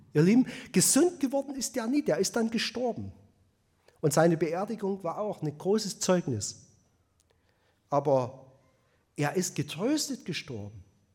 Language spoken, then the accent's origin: German; Bautzen, Saxony, Germany; aus der Nähe von Bautzen, meine alte Heimat.